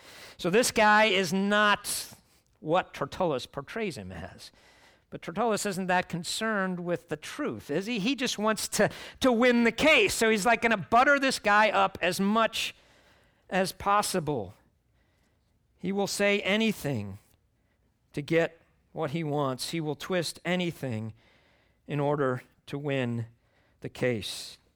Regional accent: Chicago, Illinois, United States; When I was growing up in Chicago, it was the south side of Chicago that was the bad side of town, right?

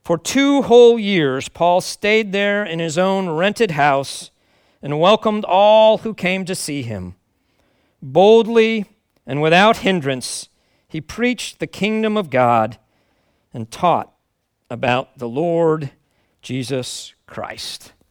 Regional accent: Chicago, Illinois, United States; Vince Lombardi, after the Packers, and I'm from Chicago, so the Packers are enemies, right?

